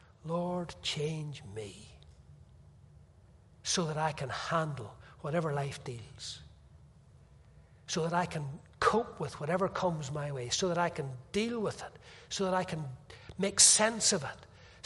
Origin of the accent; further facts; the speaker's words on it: Northern Ireland, United Kingdom; I'm just an Irishman. What do I know?